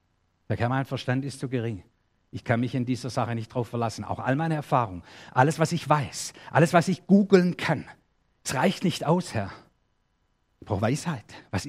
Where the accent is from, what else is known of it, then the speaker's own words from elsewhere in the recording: Germany; Wir auch als Deutsche, das fällt uns schon schwer, zuzugeben, wir sind ratlos hier.